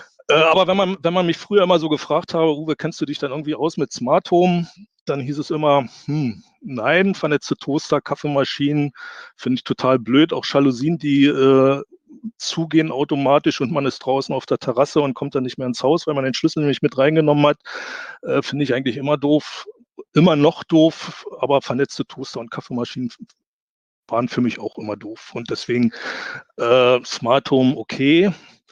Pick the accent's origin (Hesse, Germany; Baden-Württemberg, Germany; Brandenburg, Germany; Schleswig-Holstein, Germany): Brandenburg, Germany; Brandenburg an der Havel